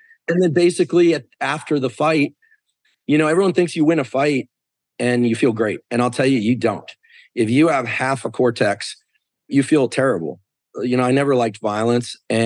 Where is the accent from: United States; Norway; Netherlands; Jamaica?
United States; Stanford, California; born there; I'd done my postdoc at Stanford. I was born in Stanford Hospital. So I'll probably die at Stanford, but hopefully a long time from now.